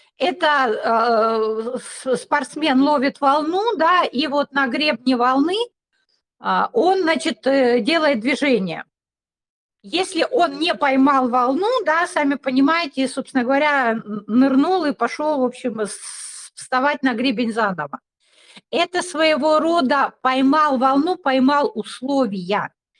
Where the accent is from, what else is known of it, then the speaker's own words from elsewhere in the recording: Gelendzhik, Krasnodar Krai, Russia; я росла в Геленджике, и там, в общем, все это было.